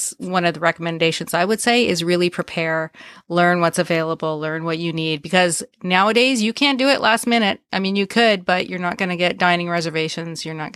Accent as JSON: {"language": "English", "country": "Canada", "said": "And as a Canadian, it's really not cost effective for me to do that."}